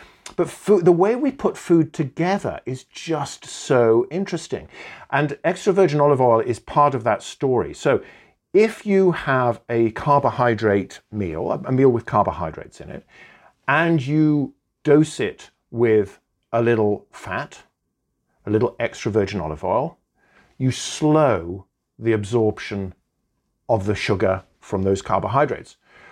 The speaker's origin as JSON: {"language": "English", "region": "Wales", "country": "United Kingdom", "said": "whenever I watch my favorite Welsh, because I'm Welsh rugby players running around the pitch"}